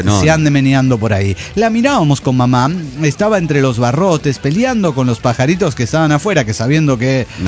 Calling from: Córdoba, Argentina; de Córdoba, Argentina.

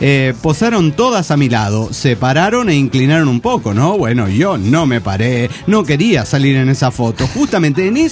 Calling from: Tuxtla Gutiérrez, Chiapas, Mexico; de Tuxtla, Gutiérrez, Chiapas, México.

